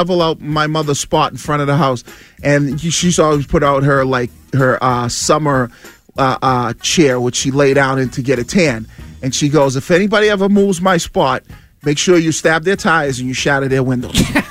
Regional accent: Boston, Massachusetts, United States; growing up in East Boston, when you shovel out a spot, and you put your special chair there

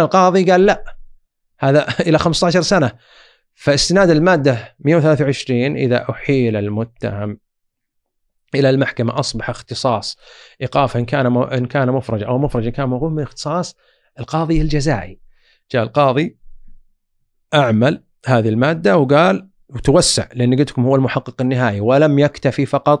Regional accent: Saudi Arabia; بالإضافة إلى ما نراه الآن من عندنا في المملكة العربية السعودية

